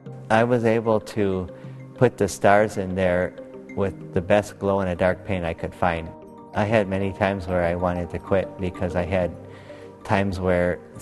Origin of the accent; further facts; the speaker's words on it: Chicago, Illinois, United States; I grew up in Chicago. I could not see the sky real well from the city because of all the lights, so trips to Wisconsin is where I was able to start seeing the sky and enjoy it.